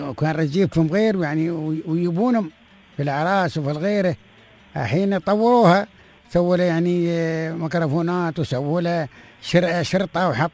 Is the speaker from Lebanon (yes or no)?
no; Oman; هذا ندور نحن من عمان نقول جديد